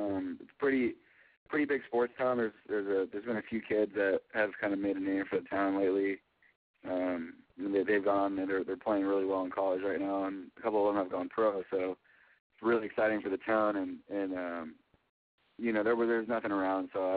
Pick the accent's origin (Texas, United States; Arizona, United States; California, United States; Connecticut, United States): California, United States; Napa; And so then I moved back home to my hometown of Napa Valley, California.